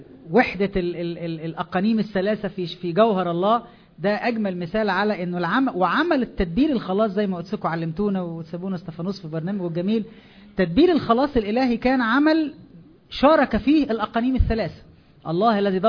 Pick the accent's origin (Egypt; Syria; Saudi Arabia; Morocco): Egypt; التنشئة بتاعتنا كمصريين عندنا مشكلة في الحتة دي